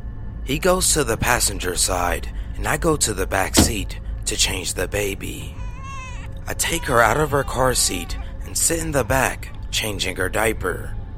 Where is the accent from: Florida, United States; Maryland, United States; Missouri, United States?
Florida, United States; Naples; now in Miami, United States; As a backstory, I live in Miami, Florida with my boyfriend. However, I grew up in Naples to be exact. That's where the rest of my family lives.